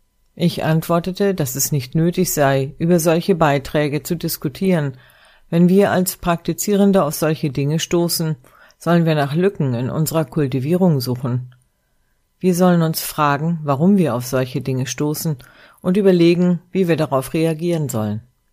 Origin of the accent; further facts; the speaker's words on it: China; Ich stamme auch aus China.